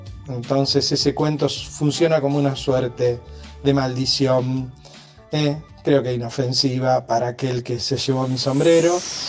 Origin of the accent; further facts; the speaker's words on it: Lincoln, Buenos Aires Province, Argentina; lo presenté en la Biblioteca Popular Domingo Faustino Sarmiento de mi pueblo, de Lincoln